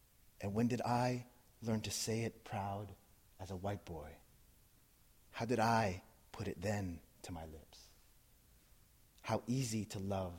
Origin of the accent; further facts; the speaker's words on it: New Jersey, United States; first language English; My first language, of course, is, I was born and raised in Jersey, so my first language is English.